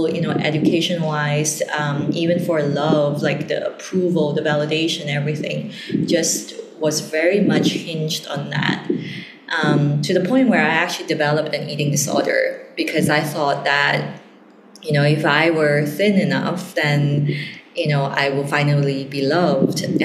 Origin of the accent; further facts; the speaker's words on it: Malaysia; I currently reside in Edinburgh in Scotland, but I'm spending a couple of weeks here back home with my parents and my family. And, you know, growing up in Malaysia from a Chinese background